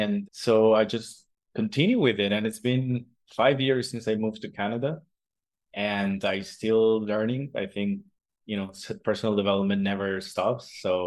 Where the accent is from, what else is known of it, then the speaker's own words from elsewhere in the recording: Mexico; I'm originally from Mexico.